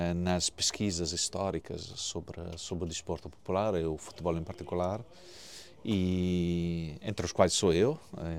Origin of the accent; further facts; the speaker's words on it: Italy; Portuguese is a second language; sou italiano, nasci o dia 8 de fevereiro de 1969.